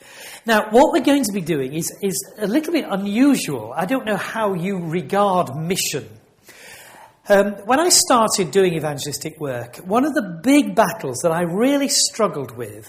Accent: Yorkshire and the Humber, United Kingdom; So I come from Yorkshire.

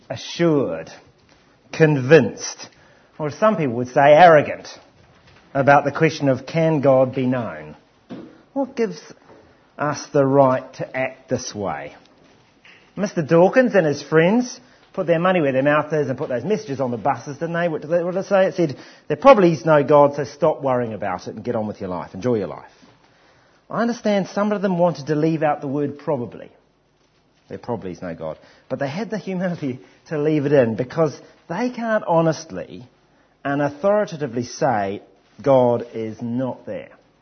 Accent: England, United Kingdom; There'd be another table be just interested in the weather, because we're English

